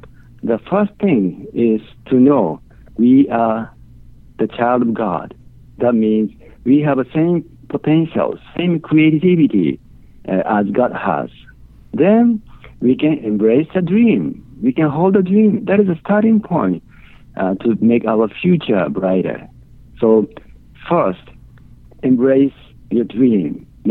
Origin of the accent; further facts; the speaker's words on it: Japan; English is a second language; I was born in Japan and raised in Japan.